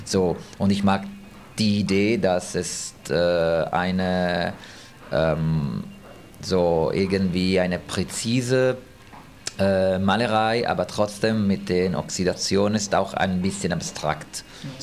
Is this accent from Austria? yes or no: no; Turin, Piedmont, Italy; now in Berlin, Germany; ich komme aus Torino, Italien.